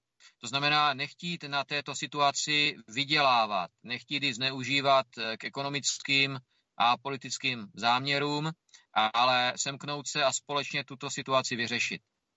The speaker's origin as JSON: {"language": "Czech", "region": "Moravia", "country": "Czechia", "said": "Jsem Čech, jsem Moravák, to úplně jedno, kde se budeme situovat."}